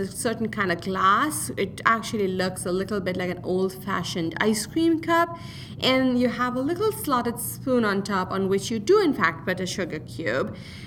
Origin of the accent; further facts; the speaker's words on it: India; growing up in India